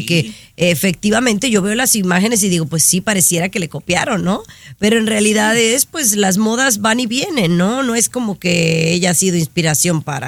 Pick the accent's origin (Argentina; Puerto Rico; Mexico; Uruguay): Mexico; born there; yo soy mexicana de nacimiento.